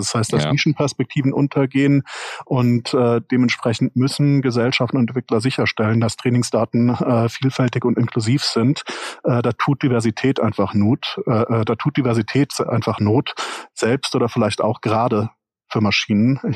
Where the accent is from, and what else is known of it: Baden-Württemberg, Germany; born or raised there